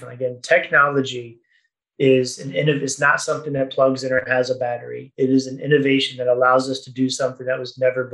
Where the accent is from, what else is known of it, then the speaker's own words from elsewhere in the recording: Virginia, United States; I grew up in Virginia.